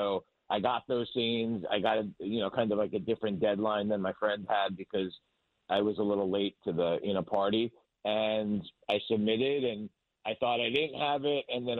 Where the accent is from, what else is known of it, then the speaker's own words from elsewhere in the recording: New York, United States; also born or lived in Canada; now in Los Angeles, United States; even though I'm from New York originally, I've been living in L.A. so long and I worked in Canada so long that my pace and inner clock have slowed down quite a bit in that time.